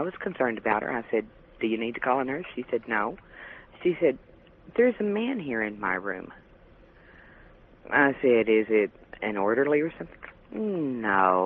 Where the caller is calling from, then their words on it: Van Buren, Arkansas, United States; Hi, George. … calling from Van Buren, Arkansas.